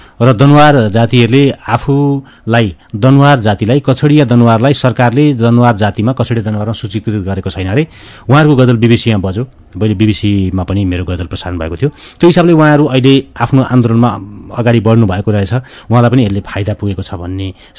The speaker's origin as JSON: {"language": "Nepali", "town": "Hajariya", "region": "Madhesh Province", "country": "Nepal", "tie": "born or raised there", "said": "म पहिला सर्लाईको हजरियामा, मेरो घर पहिला हजरिया हो, अहिले चाहिँ हरियाणामा बस्छु। हजरियामा हुँदाखेरि मगर गाउँ थियो, त्यो मगर गाउँले मलाई मगर भाषा सिक्न प्रेरित गर्यो।"}